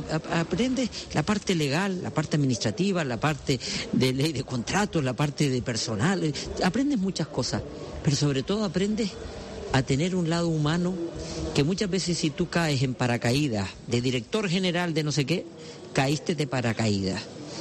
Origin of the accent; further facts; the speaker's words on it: Gáldar, Canary Islands, Spain; estoy aquí delante de la Recova de Galdar y yo soy feliz. Es decir, ver a mi gente, ver mi pueblo, cómo está activo, cómo está vivo